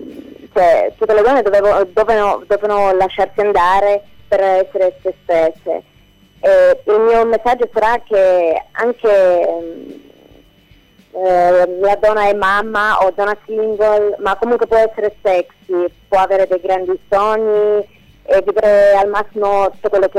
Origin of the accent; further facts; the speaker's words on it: Romania; No, no, sono rumena di origine.